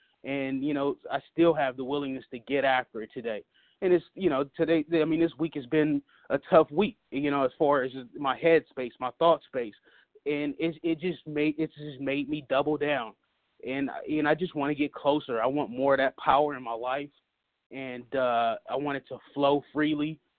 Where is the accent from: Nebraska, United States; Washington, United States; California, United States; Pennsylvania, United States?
California, United States; Los Angeles; Thank you. … I'm from Los Angeles.